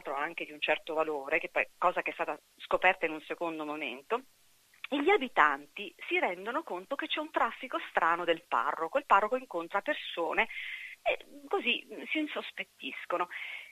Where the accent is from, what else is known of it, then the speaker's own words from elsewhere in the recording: Abruzzo, Italy; io ho scoperto da abruzzese